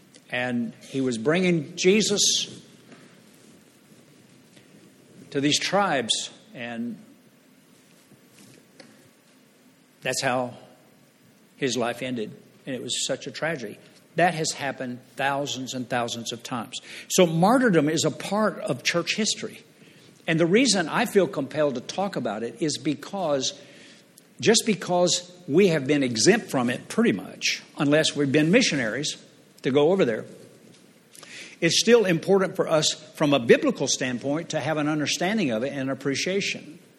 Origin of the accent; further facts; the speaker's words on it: United States; And if there was no other advantage than that in being an American, that would be enough.